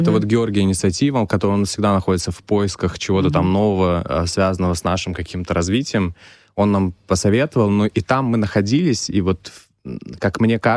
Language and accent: Russian; Abkhazia, Georgia; мы приехали из Абхазии